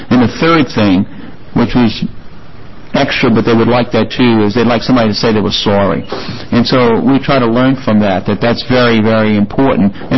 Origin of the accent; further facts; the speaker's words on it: Louisiana, United States; For instance, my home state of Louisiana, when we passed our comprehensive bill in 1975